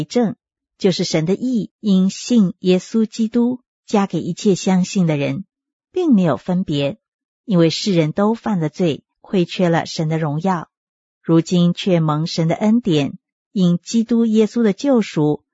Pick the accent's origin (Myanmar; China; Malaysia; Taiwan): China; 用我们中国人所熟悉的话来形容，那就是过与不及。